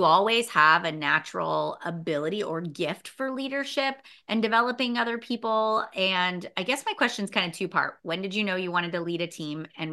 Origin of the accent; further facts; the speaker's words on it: Mars, Pennsylvania, United States; You know, I'm a mom from Mars, Pennsylvania.